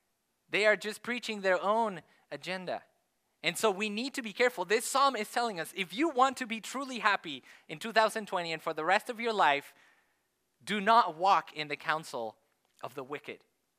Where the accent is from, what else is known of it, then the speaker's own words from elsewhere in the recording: Mexico; I'm married, I live in Aberdeen, I'm from Mexico.